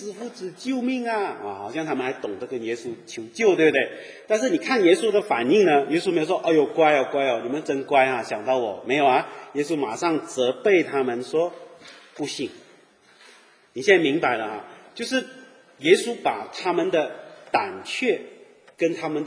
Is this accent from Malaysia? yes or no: yes; Malaysia; 我在亚洲长大呢，我们马来西亚人就会，父母有时候会给我们吃藤鞭